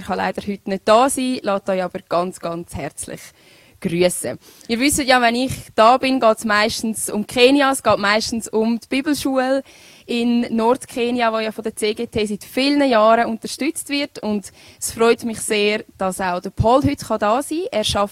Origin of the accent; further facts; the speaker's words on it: Winterthur, Zurich, Switzerland; now in Scherz, Switzerland; Ich bin eigentlich ursprünglich auch aus Winterthur, wohne im Moment leider im Aargau.